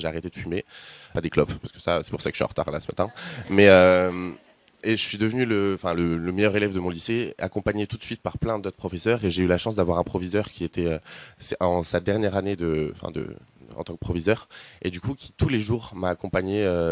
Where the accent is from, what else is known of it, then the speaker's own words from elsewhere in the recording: Grenoble, Auvergne-Rhône-Alpes, France; du coup, j'ai grandi à Grenoble, ville que j'adore, ville très délinquante aussi, pour ceux qui peuvent connaître Grenoble.